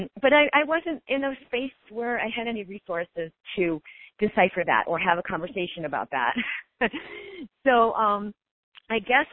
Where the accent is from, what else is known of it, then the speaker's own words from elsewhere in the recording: Boston, Massachusetts, United States; I grew up in Boston, and so East Coast is very conventional.